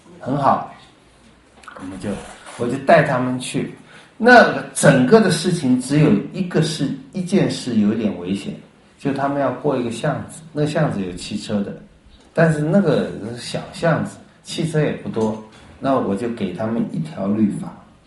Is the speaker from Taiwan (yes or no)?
yes; Taiwan; 我从台湾来，你可能把我当小孩